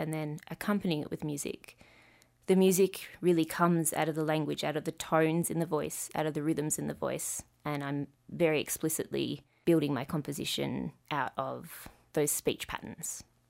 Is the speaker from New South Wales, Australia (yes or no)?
no; Melbourne, Victoria, Australia; I come from Melbourne. We've got a great, you know, neo-soul scene and a great hip-hop scene and a great kind of like jazzy, housey kind of scene.